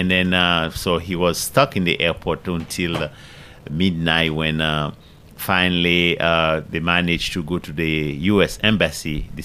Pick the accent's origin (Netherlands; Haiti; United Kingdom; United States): Haiti; Centre; because I'm from the Central Plateau where there was no damage.